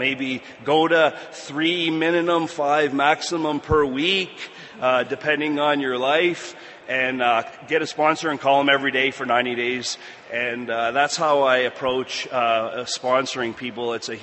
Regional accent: Canada; Because they selected me to work in Hawaii as a Canadian military working with the U.S. Navy.

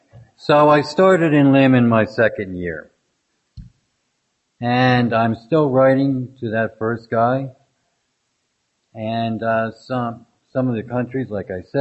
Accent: Hopewell, New Jersey, United States; now in Tucson, United States; I grew up in Hopewell, New Jersey, before I moved to Tucson.

